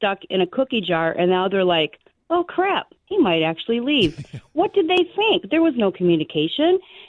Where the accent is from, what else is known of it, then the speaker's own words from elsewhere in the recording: Wisconsin, United States; I'm a 58-year-old Green Bay Packer fan, born and raised in Wisconsin.